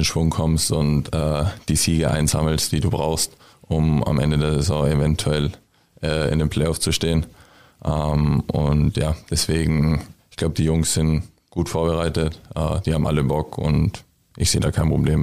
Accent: Klosterneuburg, Lower Austria, Austria; Ich komme aus Klosterneuburg. Das liegt genau neben Wien.

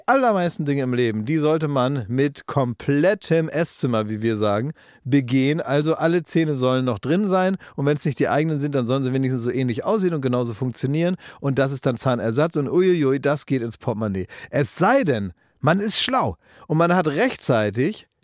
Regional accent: Oldenburg, Lower Saxony, Germany; ich kenne das von in Oldenburg, ich komme aus Oldenburg

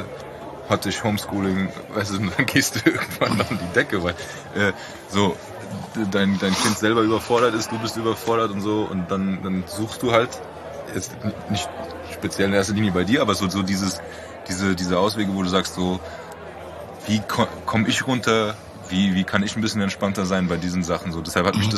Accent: Frankfurt, Hesse, Germany; weil wir sind in Frankfurt aufgewachsen, ne

